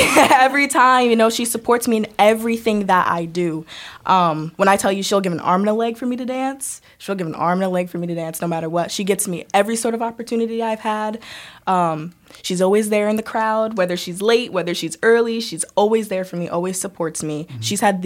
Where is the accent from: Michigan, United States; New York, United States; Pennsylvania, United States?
New York, United States; Saratoga Springs; also born or lived in Albany; I was born in Albany, and I was raised in Saratoga Springs.